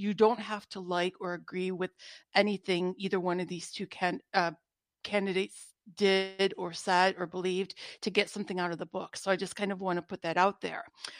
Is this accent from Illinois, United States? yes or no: no; Michigan, United States; moved away as an adult; I was born and raised in Michigan, and then my husband and I were married in Michigan. And the very last thing I did in Michigan before we moved to California was get married.